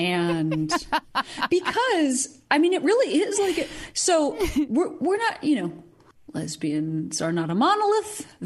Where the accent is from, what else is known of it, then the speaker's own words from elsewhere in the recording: Chicago, Illinois, United States; I'm not from Illinois. I'm from Chicago. Those are very different things, because Illinois can mean, like, rural.